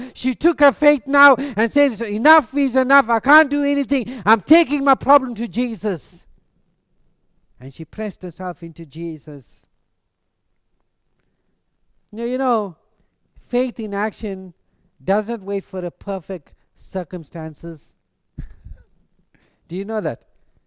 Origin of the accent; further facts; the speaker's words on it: South Africa; moved away; when we came from South Africa, the church that we come from, we should have a prayer meeting, start half past 10 in the night, and it's finished 5 o'clock in the morning.